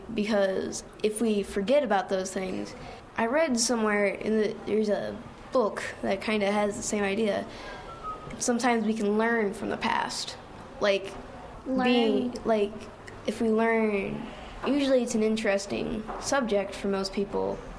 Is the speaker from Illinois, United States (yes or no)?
no; Pella, Iowa, United States; I'm from Pella, Iowa.